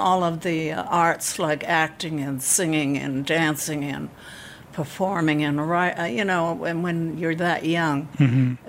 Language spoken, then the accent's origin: English; Boston, Massachusetts, United States; born there; I was born in Boston.